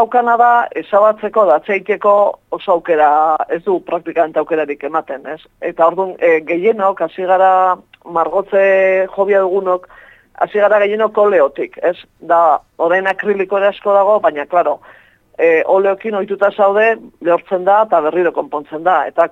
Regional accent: Zumarraga, Basque Country, Spain; also born or lived in Urretxu; bai zumarratara eta bai urretxuarra sentitzen nahi, zentzuten badirate, kriston borroka jasoko du gero

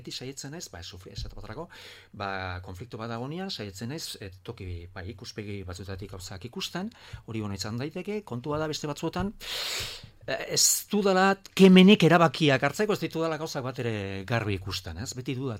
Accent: Pamplona, Navarre, Spain; also born or lived in Tudela / Barcelona; nik nire bizitzako lehen 8 urteak Bartzelonan eman nituen. Bai. Ni hola, Iruñera etorri nintzen 8-9 urte nituela.

